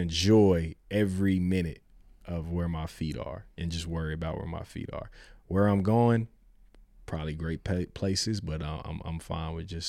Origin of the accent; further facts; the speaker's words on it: Kansas City, Missouri, United States; Yeah, you know, I'm from Missouri, but Kansas City, I'm not Columbia guy.